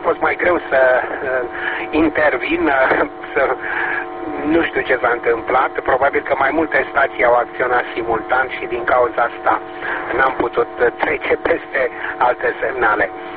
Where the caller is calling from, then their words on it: Bucharest, Romania; din București.